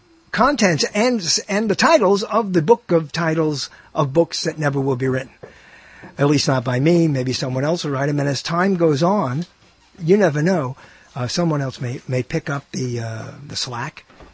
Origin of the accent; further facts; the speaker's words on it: New York City, New York, United States; Everybody, when I grew up in Brooklyn, it was like a loop went on in people's heads.